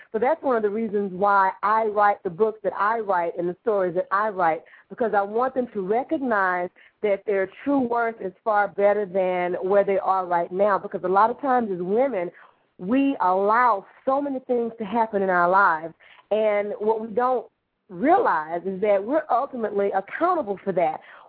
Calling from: Houston, Texas, United States; calling you from Houston, Texas.

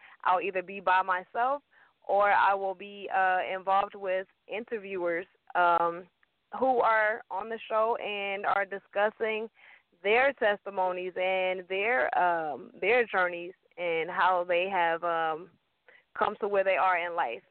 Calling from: Atlanta, Georgia, United States; I am calling from Atlanta, Georgia, and I am the host of a show called What's the Deal?

